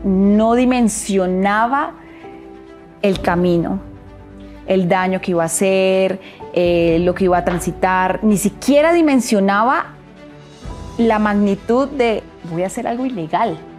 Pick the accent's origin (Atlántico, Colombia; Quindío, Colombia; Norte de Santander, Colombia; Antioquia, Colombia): Norte de Santander, Colombia; Cúcuta; born there; Yo nací en Cúcuta, es una ciudad, es frontera con Venezuela. Tuve una niñez bonita, feliz.